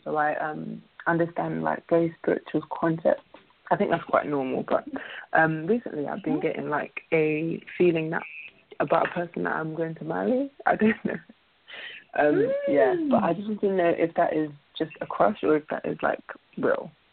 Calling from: London, United Kingdom; I'm calling from London.

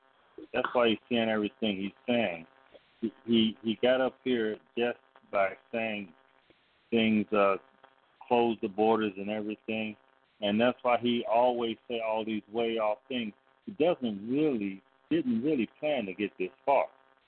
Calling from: McCoy, Florida, United States; I'm calling from McCoy, Florida.

